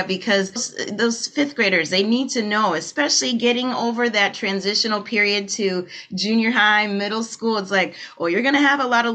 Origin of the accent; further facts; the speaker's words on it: Liberia; now in Minnesota, United States; I'm from Liberia originally, and I emigrated to Minnesota with my parents.